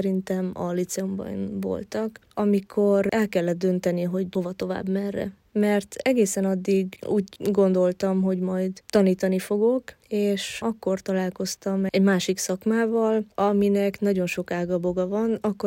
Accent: Mureș County, Romania; also born or lived in Odorheiu Secuiesc; Székelyudvarhelyen születtem, és 3 éves voltam, amikor Marosvásárhely közelébe költöztünk a családommal.

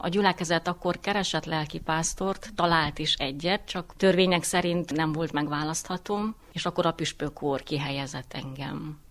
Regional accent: Târgu Mureș, Mureș County, Romania; Származásilag pont Marosvásárhelyi vagyok

